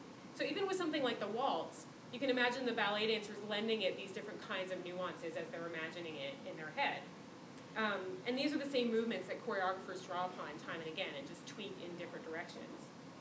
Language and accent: English; Canada; I'm from Canada and we do everything the Royal Academy way.